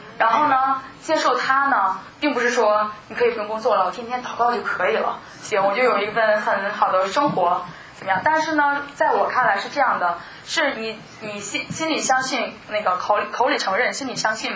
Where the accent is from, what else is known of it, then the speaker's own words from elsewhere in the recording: Liaoning, China; now in United States; 我是来自中国辽宁啊。